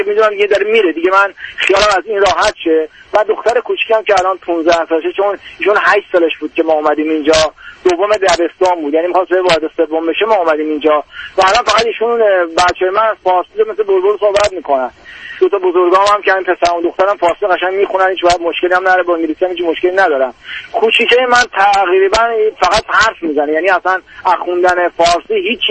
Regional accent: Iran; moved away as an adult; من تمام زندگیم ایرانه، چون من زمانی که از ایران می اومدم هیچ چیزی نفروختم،

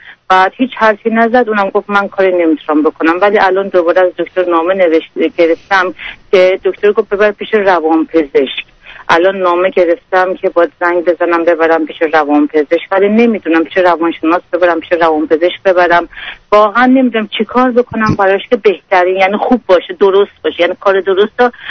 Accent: Iran; moved away as an adult; now in Australia; ما از ایران در اومدیم، یه 2 سال تو ترکیه زندگی کردیم، بعد الان از اون به بعدم اینجا هستیم، استرالیا هستیم.

